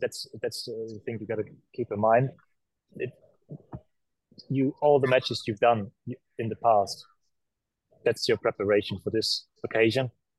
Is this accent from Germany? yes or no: yes; Berlin, Germany; Fantastic experience, fantastic occasion, especially doing it in my hometown.